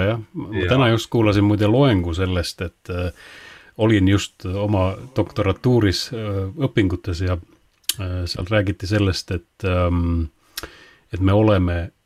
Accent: Palivere, Lääne County, Estonia; also born or lived in Tallinn; No mina tulen Läänemaalt. Sündisin Tallinnas, aga üles kasvasin Läänemaal Paliveres.

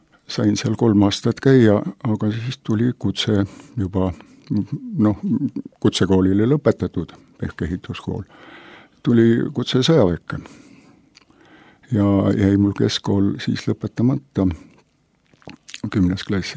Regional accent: Märjamaa, Rapla County, Estonia; Ma olen Läänemaa pärit sündinud. Märjamaa meil on ikkagi Läänemaa, kuigi ta praegu kuulub nagu Rapla maakonna alla, aga siis ta oli ikkagi Läänemaa ja Märjamaa rajoon ja oblast ja mis ta kõik on olnud. Ja siis hakkasin Märjamaa keskkoolis käima.

